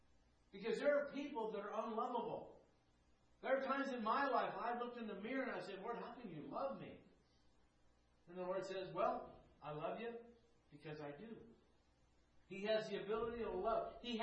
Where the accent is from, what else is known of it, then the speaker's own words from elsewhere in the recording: California, United States; A friend of mine that I grew up with in California, we went to school together all the way through high school